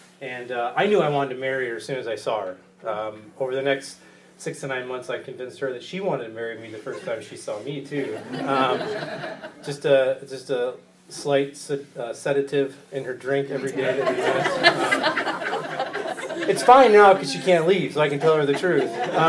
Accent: Grand Rapids, Michigan, United States; She grew up in Ann Arbor. I grew up in the Grand Rapids area.

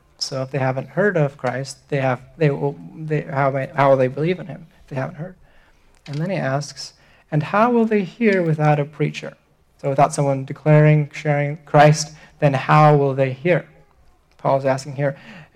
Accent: Lidice, Central Bohemian Region, Czechia; English is a second language; is I grew up in Lidice. It's a small city.

